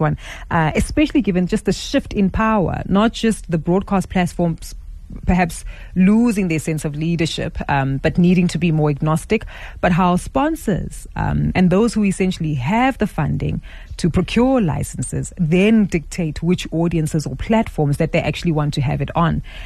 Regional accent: South Africa; I know for one, I'm a South African who has multiple subscriptions to streaming platforms.

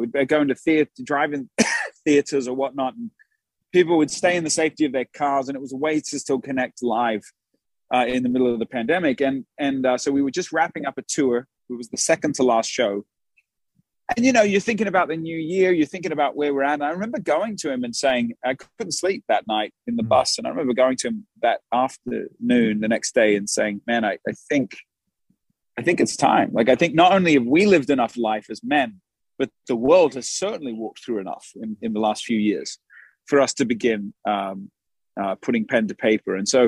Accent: Australia; I'm like, no, man, I love Africa, but we're from Australia.

